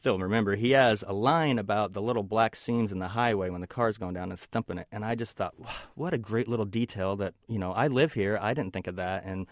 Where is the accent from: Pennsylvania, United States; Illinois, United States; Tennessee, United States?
Illinois, United States; being someone who's born and raised in Central Illinois.